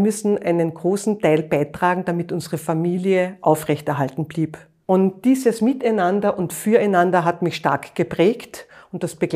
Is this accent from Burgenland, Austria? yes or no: no; Carinthia, Austria; moved away as an adult; now in Vienna, Austria; Ich bin 57 Jahre alt, in Kärnten aufgewachsen, was man auch hört.